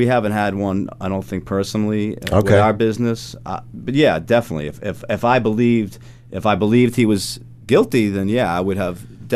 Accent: Flushing, New York, United States; Well, as you know, I'm from Flushing, Queens.

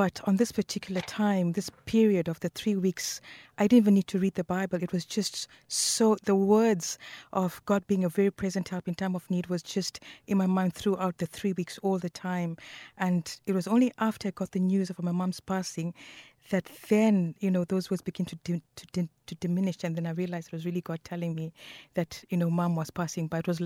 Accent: Malawi; now in Ireland; I'm basically from Malawi. I've been in Ireland for 23 years, and it's just an amazing country to be in.

